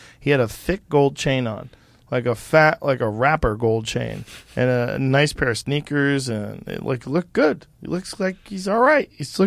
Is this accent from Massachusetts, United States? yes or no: yes; Boston, Massachusetts, United States; I grew up in Boston.